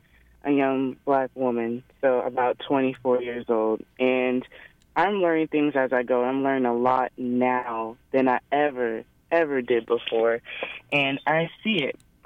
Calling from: Leavenworth, Kansas, United States; I'm calling from Leavenworth, Kansas.

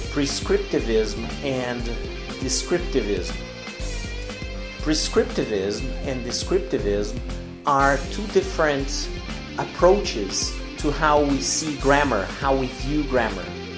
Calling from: Porto Alegre, Rio Grande do Sul, Brazil; English is a second language

